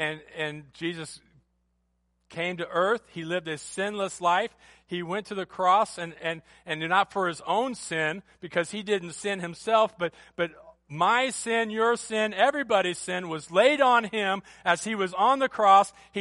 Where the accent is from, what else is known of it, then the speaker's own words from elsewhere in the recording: Ohio, United States; And I'm from Ohio, and I grew up in a family that my father, when he was a young person, was a Cleveland Browns fan.